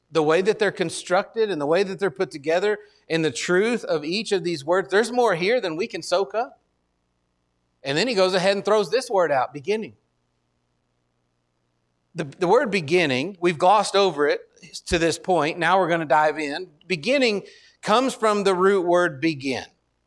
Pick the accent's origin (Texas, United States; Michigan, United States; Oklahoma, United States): Texas, United States; I'm from Texas, so we have a different sort of English.